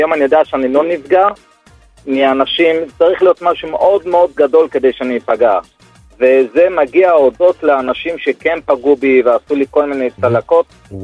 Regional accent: Bnei Brak, Tel Aviv District, Israel; אני מבני ברק.

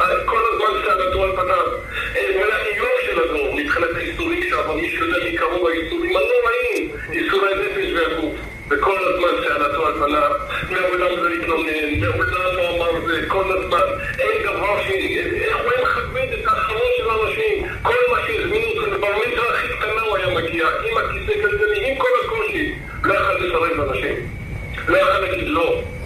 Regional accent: Bat Yam, Tel Aviv District, Israel; לפני 50 שנה כשהייתי ילד קטן בבת ים

